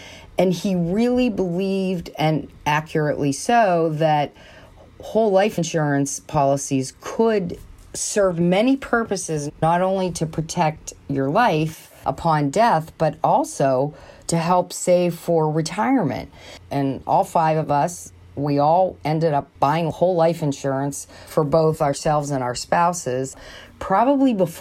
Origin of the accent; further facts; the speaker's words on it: Youngstown, Ohio, United States; now in Boston, United States; I live outside of Boston, and I am a sales director for EIS. I grew up in Youngstown, Ohio. I was one of five children